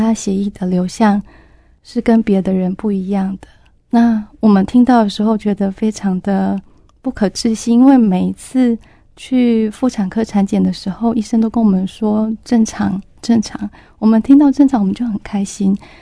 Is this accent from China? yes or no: no; Taipei, Taiwan; 我从小是在台北长大。